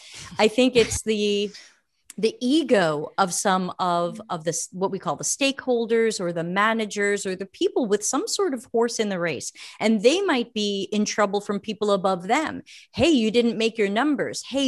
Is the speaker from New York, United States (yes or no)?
yes; New York, United States; moved away as an adult; also born or lived in Boston / San Francisco; now in Sardinia, Italy; I grew up in America. I grew up first in New York. I went to university in Boston. I lived many years outside of San Francisco